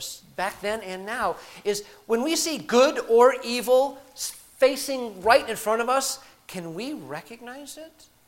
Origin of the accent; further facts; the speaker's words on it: Charleston, South Carolina, United States; born there; I was born in 1962 in Charleston, South Carolina.